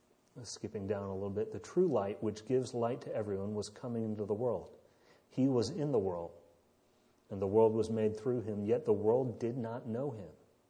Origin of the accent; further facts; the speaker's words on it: Morehead City, North Carolina, United States; born there; I was born in Moorhead City, North Carolina